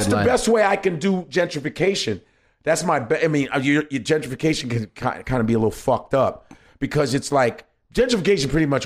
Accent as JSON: {"language": "English", "town": "Chicago", "region": "Illinois", "country": "United States", "tie": "born or raised there", "said": "You know, when I was coming up in Chicago, I grew up in Chicago, started my career in Chicago."}